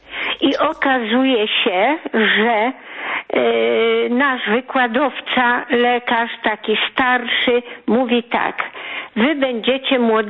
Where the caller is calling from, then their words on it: Subcarpathian Voivodeship, Poland; z Podkarpacia.